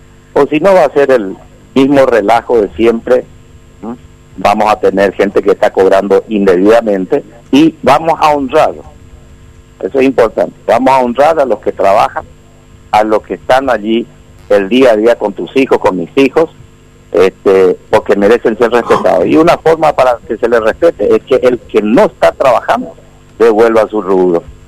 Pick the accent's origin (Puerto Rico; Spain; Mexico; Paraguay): Paraguay; como sociedad paraguaya, escuchando a todos los sectores